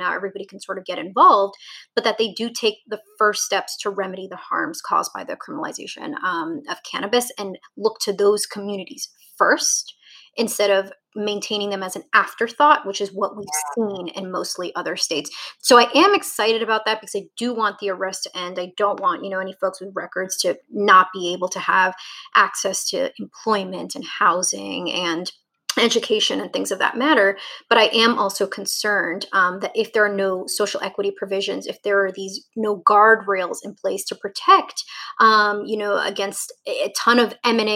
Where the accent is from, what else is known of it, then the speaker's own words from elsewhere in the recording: Ecuador; going to Ecuador sometime in October with my mom and visiting my home country.